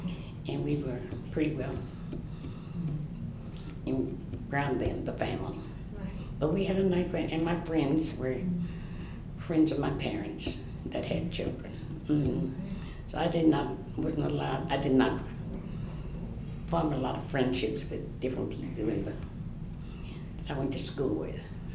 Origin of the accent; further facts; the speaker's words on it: St. Joseph, United States; I had a wonderful childhood. I grew up in an all-white area.